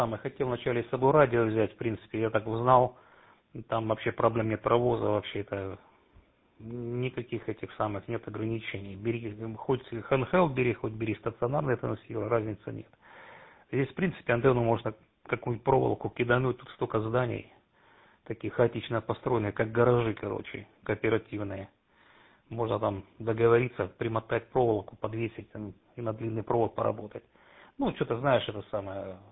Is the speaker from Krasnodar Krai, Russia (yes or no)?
yes; Sochi, Krasnodar Krai, Russia; я сам из Сочи